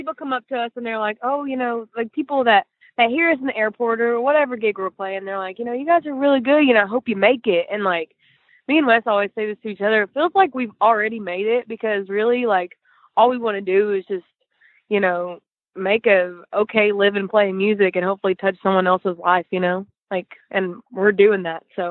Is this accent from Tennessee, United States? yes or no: yes; Tennessee, United States; We're from East Tennessee.